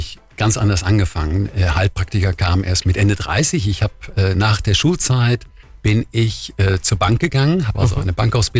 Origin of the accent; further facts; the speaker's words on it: Hattingen, North Rhine-Westphalia, Germany; Genau, also gebürtig komme ich tatsächlich aus dem Ruhrgebiet. Mhm. Und dort bin ich halt in Hattingen aufgewachsen.